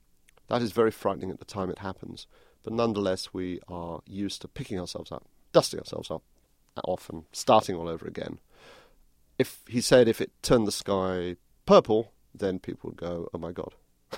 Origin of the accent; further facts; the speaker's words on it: England, United Kingdom; it's a privilege of being an outsider, particularly of being English